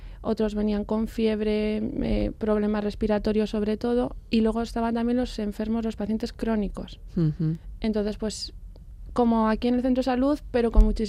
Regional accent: Ávila, Castile and León, Spain; now in Lasarte, Spain; yo soy de Ávila, pero vivo en Lasarte.

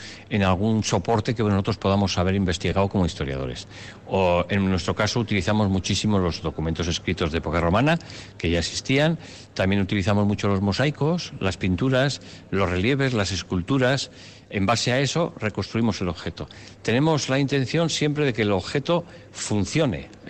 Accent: Vitoria, Basque Country, Spain; Nosotros somos de Vitoria

